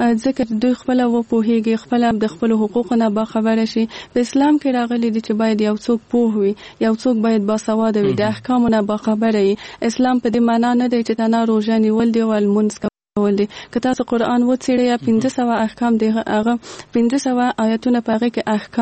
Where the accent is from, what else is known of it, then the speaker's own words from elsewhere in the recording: Kabul, Afghanistan; زه په کابل کې زیږېدلې یم او دلته مې ژوند کړی.